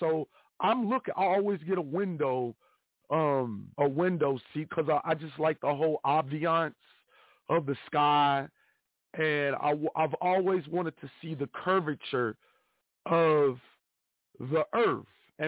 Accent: Midwest, United States; Like how I've told people before on here, I'm from the Midwest. Everybody knows I'm from the Midwest.

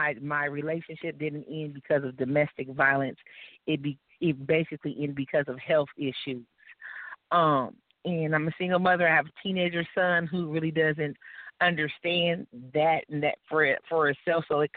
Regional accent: Long Beach, California, United States; also born or lived in Compton; I'm from Long Beach, California, by way of Compton, California.

